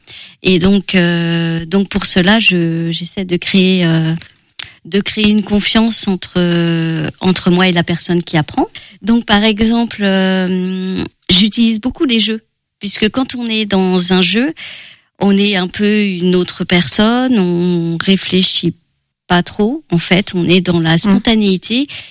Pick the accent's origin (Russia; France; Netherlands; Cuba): France; Angers, Pays de la Loire; French is a second language; quand j'étais petite, à 3 ans, je suis arrivée à Angers, sans danger, bien sûr. Et donc, j'ai appris le français